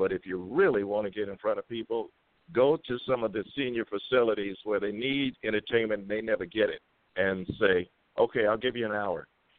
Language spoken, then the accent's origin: English; Pasadena, California, United States; I'm born and raised in Pasadena, you know, California.